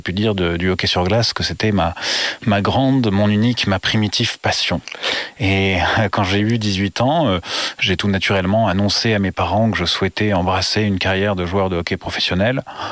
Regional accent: Amiens, Hauts-de-France, France; Non, je suis originaire d'Amiens et je suis devenu hockeyeur par tropisme familial

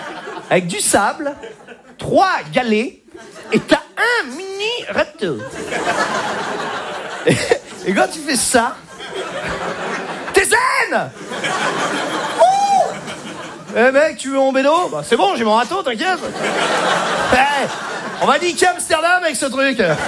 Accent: Normandy, France; Moi, à la base, je viens de Normandie.

